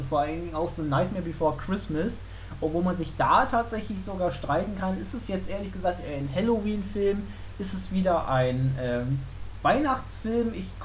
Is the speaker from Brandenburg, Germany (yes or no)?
yes; Brandenburg an der Havel, Brandenburg, Germany; ich habe in meiner Heimat da natürlich, also in Brandenburg an der Havel direkt nochmal so kleine Festivitäten gehabt